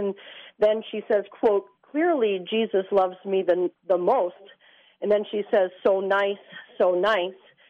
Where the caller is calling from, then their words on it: Pleasant Prairie, Wisconsin, United States; Hi, yes. I'm from Pleasant Prairie.